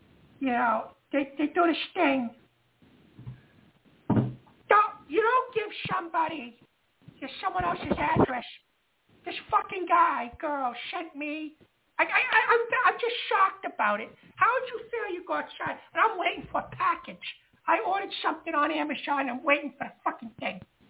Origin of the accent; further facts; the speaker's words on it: Boston, Massachusetts, United States; I'm from Boston. When I was a kid, I used to watch the Red Sox with my grandfather.